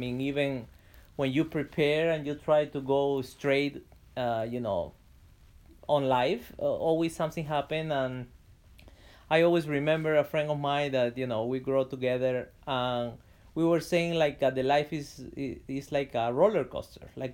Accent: Peru; we are originally from Peru, so we had the chance to travel together, you know, to different parts of the country.

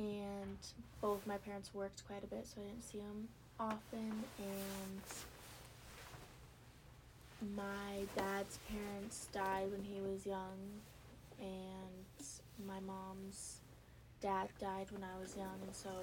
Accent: Montana, United States; I'm from Montana. I have one older sister who goes to NDSU.

